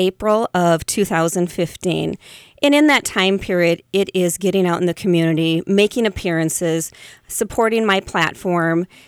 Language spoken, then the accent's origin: English; Baltic, South Dakota, United States; now in Sioux Falls, United States; I'm originally from Baltic, South Dakota, and have resided in Sioux Falls now for the last 11 years.